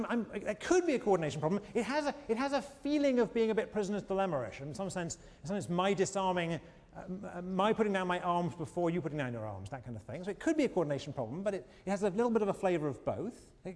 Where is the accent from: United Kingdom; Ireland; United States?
United Kingdom; England; When I was growing up in England, again, I'm going to reveal my age